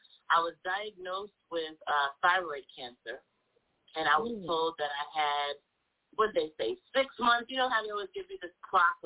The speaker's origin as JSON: {"language": "English", "region": "New Jersey", "country": "United States", "tie": "born or raised there", "said": "Well, I am definitely from my mother … born and raised in New Jersey."}